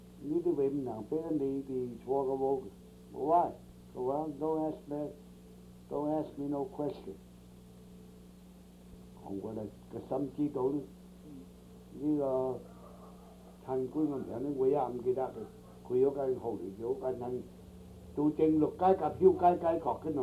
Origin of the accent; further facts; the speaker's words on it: China; now in United States; 同時細佬嚟到美國個幾十年呢，見得噶美國人呢歧視我中國人